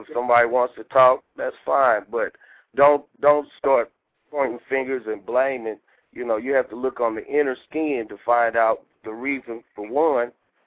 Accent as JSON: {"language": "English", "region": "Midwest", "country": "United States", "said": "I'm from the Midwest."}